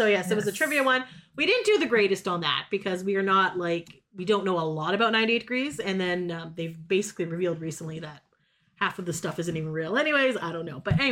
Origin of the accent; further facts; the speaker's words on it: Canada; It is the bilingual version because we're from Canada.